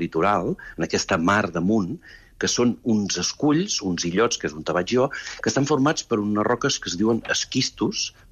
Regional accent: Girona, Catalonia, Spain; also born or lived in Llançà; jo sóc de Girona, sóc gironí, però tinc la sort que des de petit he estat a Llançà, on ja els avis hi tenien casa

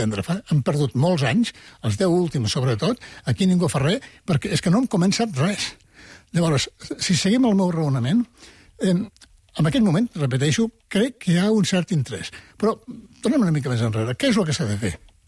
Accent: Lleida, Catalonia, Spain; now in Barcelona, Spain; i vaig venir a Barcelona, que sóc de Lleida, l'any 64

